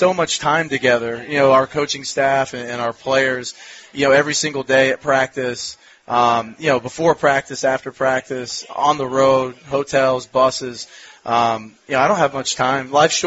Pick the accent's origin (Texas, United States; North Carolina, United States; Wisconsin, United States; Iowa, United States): Iowa, United States; Fort Madison; So, yeah, I'm from Fort Madison, Iowa, right there, Burlington, right on the Mississippi River.